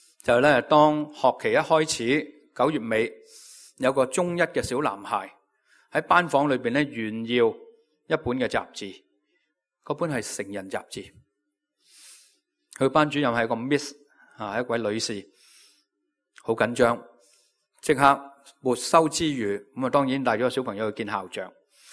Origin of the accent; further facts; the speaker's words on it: China; 我哋中国人好体会嘅，